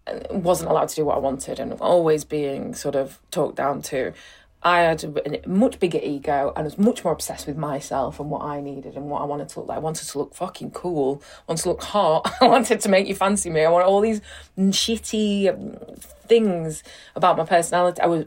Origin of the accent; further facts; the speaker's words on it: Rotherham, Yorkshire and the Humber, United Kingdom; I did have this T-shirt that said Rotherham is the new Berlin